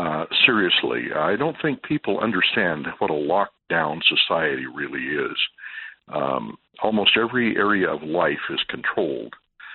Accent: Kansas, United States; And, I come from Kansas, and I barely speak Kansas.

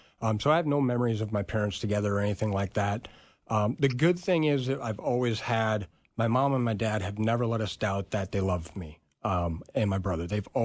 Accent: Storm Lake, Iowa, United States; I grew up in Iowa, so Northwest Iowa corner.

